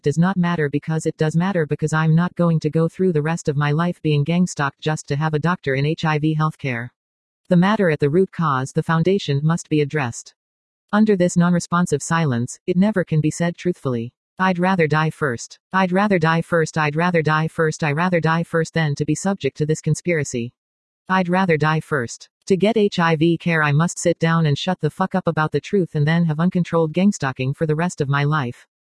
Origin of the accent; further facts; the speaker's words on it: San Bernardino, California, United States; born there